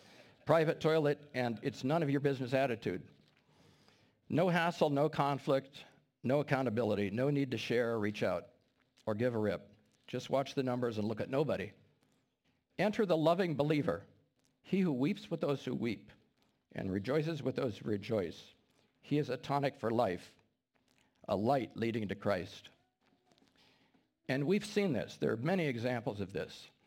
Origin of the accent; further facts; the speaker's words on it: Midwest, United States; And I grew up in the Midwest around lots of Amish.